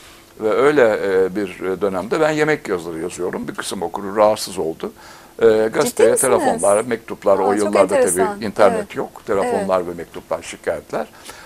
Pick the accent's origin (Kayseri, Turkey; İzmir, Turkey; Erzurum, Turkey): İzmir, Turkey; also born or lived in Istanbul; Biz İzmirliyiz. Babam Rumelili. Rumeli mutfağı olurdu evde. İzmir Akdeniz mutfağı olurdu. İstanbul mutfağı daha sonra İstanbul'a girip yerleştik.